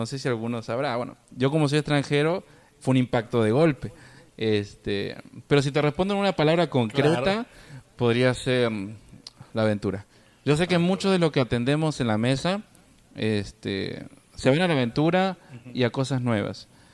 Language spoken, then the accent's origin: Spanish; Argentina; moved away as an adult; Yo soy misionero, vengo de Argentina con ese propósito.